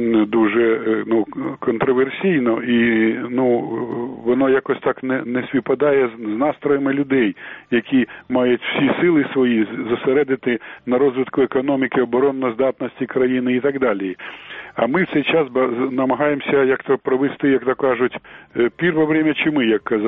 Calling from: Kyiv, Ukraine; Доброго ранку, це … з Києва вас турбує.

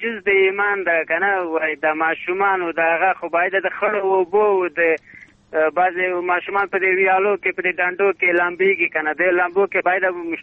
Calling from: Ghorband, Parwan, Afghanistan; د غوربند نه

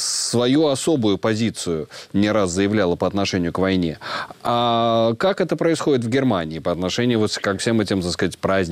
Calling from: Latvia; вот я из Латвии говорю

